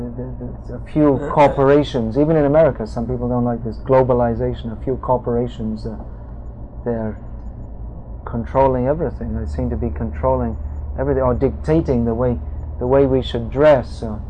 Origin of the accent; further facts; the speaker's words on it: England, United Kingdom; I come from England, and it's different English.